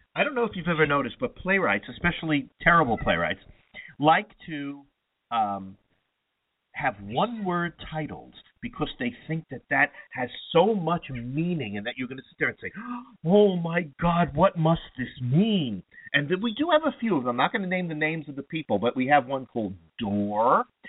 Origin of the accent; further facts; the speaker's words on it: Queens, New York, United States; now in Columbus, United States; I live in Columbus, Ohio. I used to live in New York. I'm from Queens, New York originally, as I mentioned.